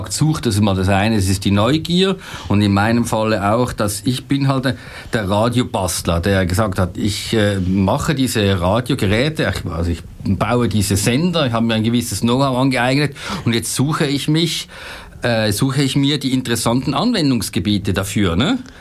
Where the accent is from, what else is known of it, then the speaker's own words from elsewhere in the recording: Switzerland; gerade ich als Schweizer oder Kathi als Österreicherin gehören zum deutschsprachigen Kulturraum